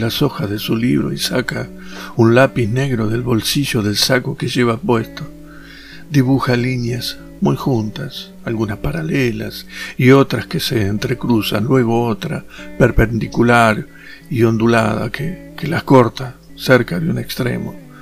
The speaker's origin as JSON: {"language": "Spanish", "country": "Argentina", "tie": "born or raised there"}